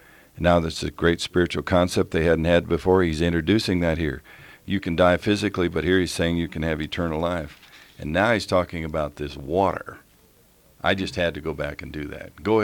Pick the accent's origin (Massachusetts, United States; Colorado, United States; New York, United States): Colorado, United States; Denver; I'm from Denver.